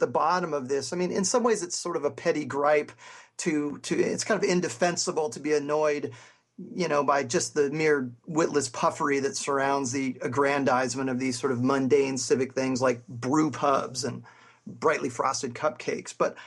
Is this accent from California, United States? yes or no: no; Juneau, Alaska, United States; No, I grew up in Juneau. I'm from Alaska.